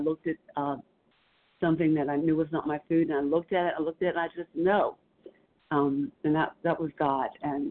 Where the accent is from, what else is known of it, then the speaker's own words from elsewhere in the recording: Pennsylvania, United States; I'm from Pennsylvania.